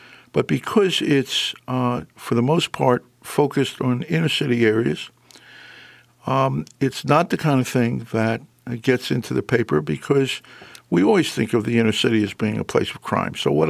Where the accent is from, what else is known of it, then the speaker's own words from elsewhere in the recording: Washington, District of Columbia, United States; but I grew up actually in the middle of Washington, D.C. And as a matter of fact, when I grew up in Washington, which was in the 50s